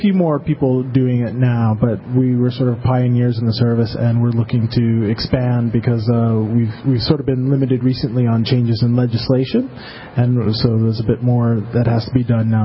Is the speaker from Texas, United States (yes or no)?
no; Buffalo, New York, United States; moved away as an adult; now in Czech Republic; Well, I'm originally from the States, upstate New York, Buffalo, but I've been based in the Czech Republic for about 13, 14 years now.